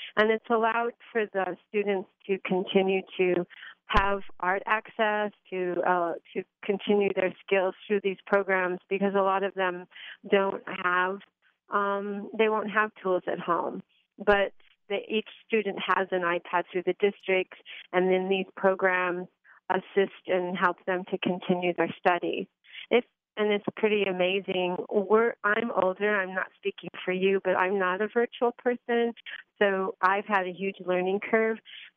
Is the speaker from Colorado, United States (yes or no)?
yes; Colorado, United States; No, I'm from Colorado, so